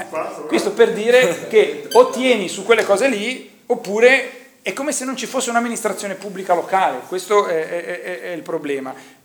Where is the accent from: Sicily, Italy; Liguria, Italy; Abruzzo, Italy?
Liguria, Italy; Genoa; io vengo da Genova